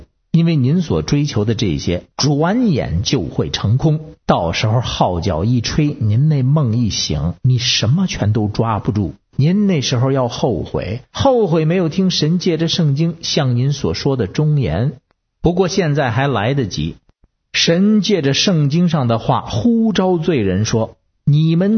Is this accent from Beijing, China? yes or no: yes; Beijing, China; 我是北京的